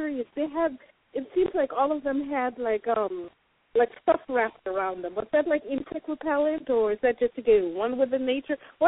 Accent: Jamaica; I'm Jamaican, and I had to start listening carefully.

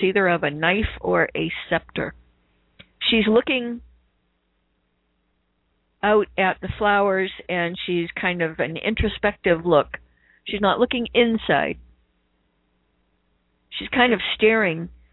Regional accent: New England, United States; accent: New England; And, my New England accent's coming out, isn't it?

